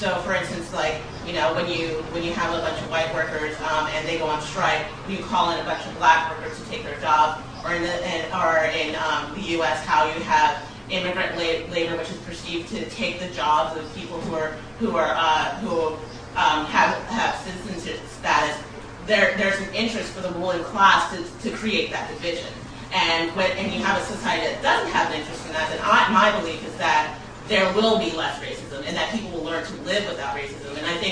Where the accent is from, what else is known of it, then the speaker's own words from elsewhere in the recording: San Diego, California, United States; from San Diego.